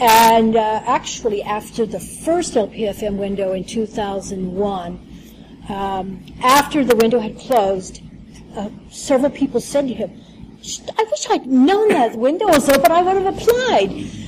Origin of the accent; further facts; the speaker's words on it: Portland, Oregon, United States; from Portland, Oregon.